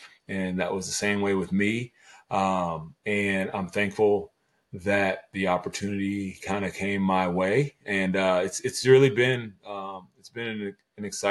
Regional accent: Dayton, Ohio, United States; now in Cincinnati, United States; So my story, I'm originally from Dayton, Ohio. I currently live in Cincinnati now. I've been in Cincinnati for 20 years.

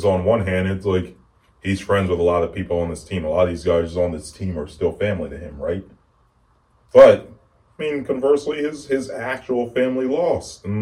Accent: Philadelphia, Pennsylvania, United States; You play for the Chiefs. I'm from Philly.

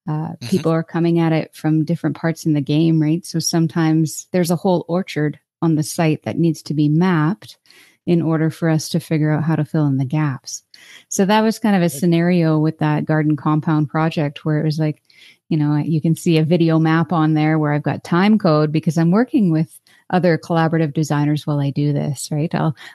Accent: Calgary, Alberta, Canada; I'm from Calgary, Alberta, and that's where I'm based out of.

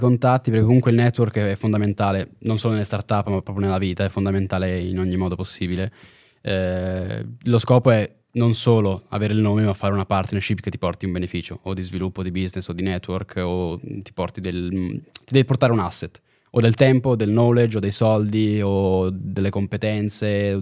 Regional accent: Lugano, Ticino, Switzerland; noi che siamo di Lugano

